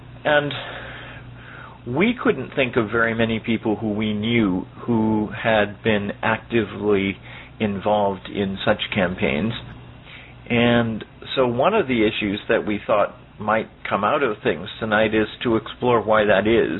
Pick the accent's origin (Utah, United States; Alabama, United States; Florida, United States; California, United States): Florida, United States; Miami; from Miami, Florida, and I'd like to welcome everyone to Tuesday Topics this evening.